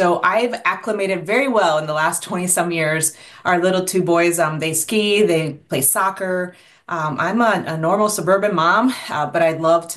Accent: Puerto Rico; moved away as an adult; now in Minnesota, United States; When I moved here 24 years ago from Puerto Rico, I started to find out where am I going to be for the next few years to attend the university and get my graduate degree.

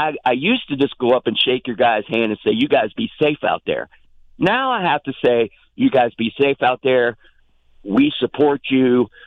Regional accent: West Virginia, United States; now in Tucson, United States; Okay, now I'm originally from West Virginia. I've been out here since 2001.

